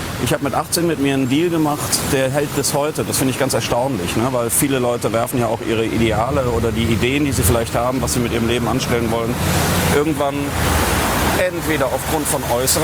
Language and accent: German; North Rhine-Westphalia, Germany; Nein, ich komme ja aus dem Bergischen Land und der Kölner Karneval reicht bis dahin.